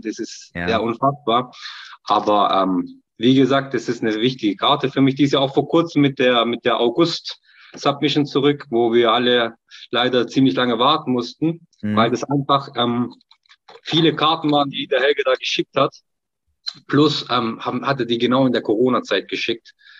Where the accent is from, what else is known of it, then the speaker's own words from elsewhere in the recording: Turkey; Und dann habe ich halt als Türke natürlich erstmal